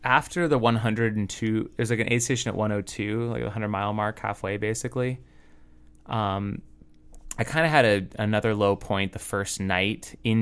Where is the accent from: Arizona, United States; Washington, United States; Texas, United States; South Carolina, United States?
Arizona, United States; Phoenix; I'm like, I'm from Phoenix. I should be fine.